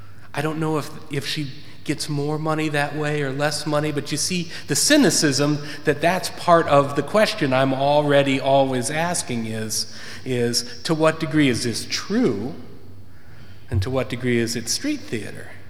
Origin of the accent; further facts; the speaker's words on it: Ann Arbor, Michigan, United States; Where I grew up in Michigan, in Ann Arbor, there were not many beggars.